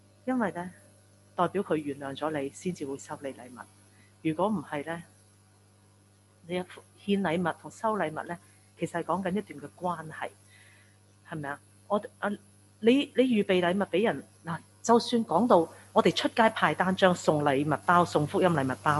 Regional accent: Hong Kong; 而家要揾個人，我哋香港人肯夠膽劏只雞嘅

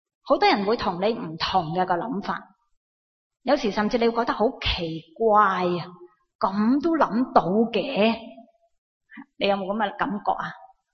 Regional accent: China; 我哋中国人有句说话，十只手指都有长短啊，系嘛？

